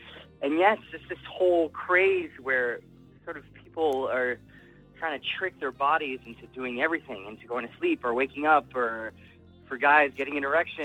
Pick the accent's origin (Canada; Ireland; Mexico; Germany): Canada; Montreal, Quebec; now in United States; for me, I grew up mostly in Canada, in Montreal.